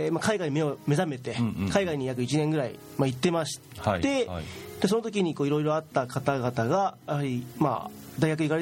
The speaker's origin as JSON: {"language": "Japanese", "town": "Kitakyushu", "region": "Fukuoka", "country": "Japan", "tie": "born there", "said": "生まれは北九州の八幡西区です。"}